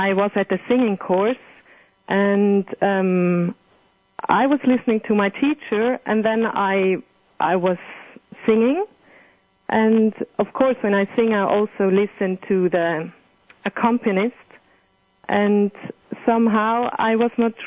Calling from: Switzerland; I'm calling from Switzerland.

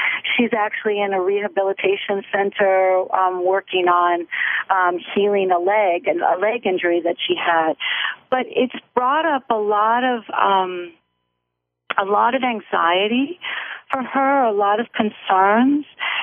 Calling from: Brooklyn, New York, United States; I am calling in from Brooklyn, New York.

